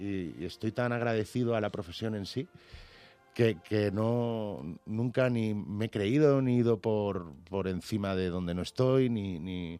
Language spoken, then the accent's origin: Spanish; Albacete, Castilla-La Mancha, Spain; moved away; sigo rodeado de la misma gente que cuando me vine de Albacete. Tengo mis amigos de siempre en Albacete.